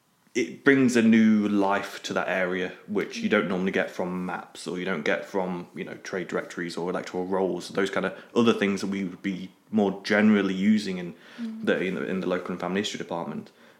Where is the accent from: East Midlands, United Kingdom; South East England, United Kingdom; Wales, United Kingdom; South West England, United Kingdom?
East Midlands, United Kingdom; Nottingham; I'm personally from Nottingham, not even from Yorkshire